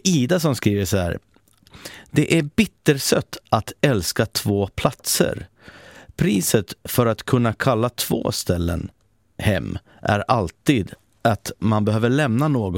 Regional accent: Finland; now in Sweden; Finland var ju mitt hemland, men jag längtar dit, men det skulle vara väldigt komplicerat att flytta dit.

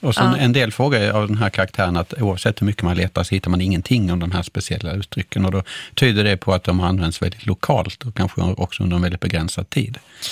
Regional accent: Skåne, Sweden; accent: Scanian; I min skånska så betyder det en sticka

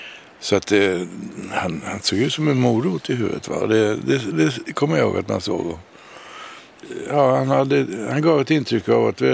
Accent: United States; now in Sweden; Jag är ju uppvuxen delvis i USA. Och kom tillbaka 1960 därifrån. Och var väldigt proamerikansk. Jag var 15 år då.

